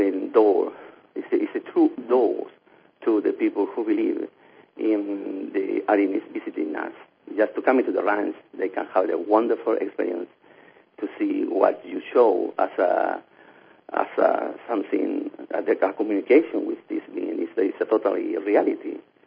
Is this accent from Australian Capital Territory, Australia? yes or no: no; Sydney, New South Wales, Australia; English is a second language; now in Chile; Yes, ma'am. From Sydney, Australia.